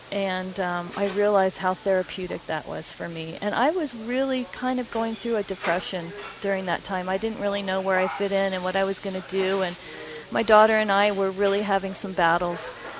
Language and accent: English; Boston, Massachusetts, United States; also born or lived in Albuquerque; now in Santa Fe, United States; I moved to Santa Fe a year ago from Albuquerque. My family was in Albuquerque. I'm originally from Boston.